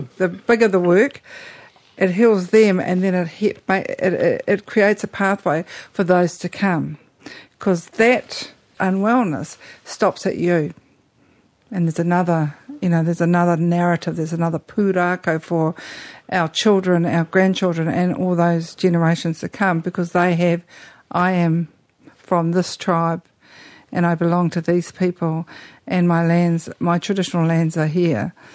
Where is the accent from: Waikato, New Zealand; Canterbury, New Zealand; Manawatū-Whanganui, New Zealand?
Manawatū-Whanganui, New Zealand; I come from the Whanganui River, and these are the lands of my people.